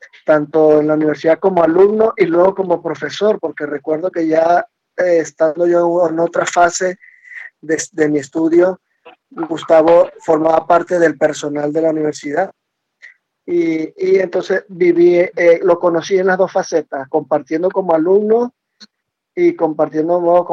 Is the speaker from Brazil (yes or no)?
no; Venezuela; born there; padre colombiano y madre venezolana. Nací en Venezuela un 24 de julio de 1980.